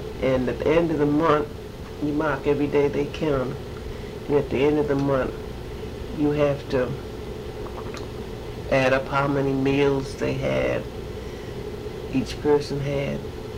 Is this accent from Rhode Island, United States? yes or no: yes; Rhode Island, United States; now in Bridgeport, United States; Because I was raised in Rhode Island. Well, Rhode Island was always pretty good comfort there.